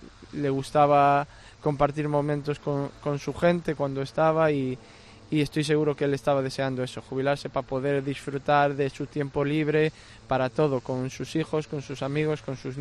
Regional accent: Meira, Galicia, Spain; esta es mi parroquia, yo soy de Meira y aquí, bueno, surgieron varios episodios en la vida de mi familia.

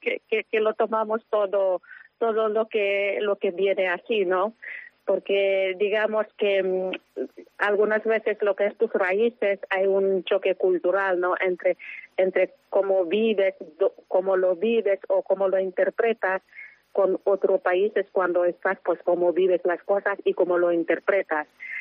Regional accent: Senegal; now in Burela, Spain; dicen que eres de donde vives, ¿no? Pues una senegalesa viviendo en Burela.

